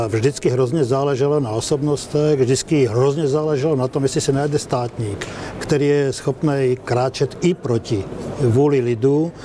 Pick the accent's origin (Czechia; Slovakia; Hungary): Slovakia; now in Czech Republic; A teď já mám dvojí občanství, jsem Čech i Slovák, žiju tady už čtvrt století, ale jsem i Slovák.